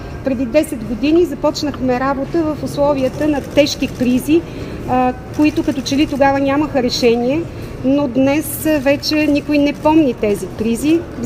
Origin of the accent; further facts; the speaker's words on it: Sofia, Sofia City, Bulgaria; За мен София е моят град. Аз съм израсла в София от 13 годишната си възраст. Учила съм тук. Тук съм родила дъщеря си. Тук съм работила за труда.